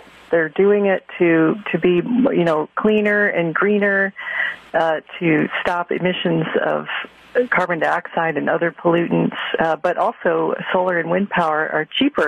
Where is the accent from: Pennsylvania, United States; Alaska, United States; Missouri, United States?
Missouri, United States; St. Louis; But, I'm from Missouri. I grew up in St. Louis.